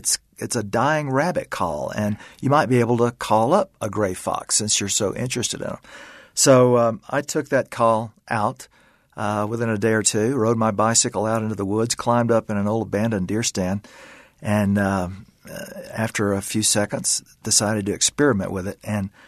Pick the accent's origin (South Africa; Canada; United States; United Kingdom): United States; Louisiana; whatever predators might be around where I was growing up in Louisiana